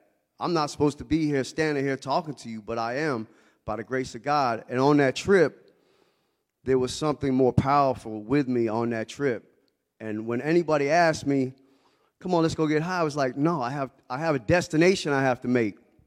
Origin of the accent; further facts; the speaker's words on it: Florida, United States; I'm 48. I'm from Florida.